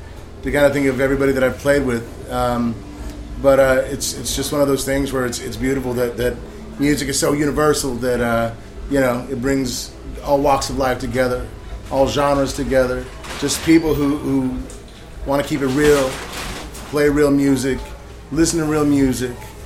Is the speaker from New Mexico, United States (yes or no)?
yes; Santa Fe, New Mexico, United States; now in Minneapolis, United States; I'm a transplant from Santa Fe, New Mexico, but Minneapolis is home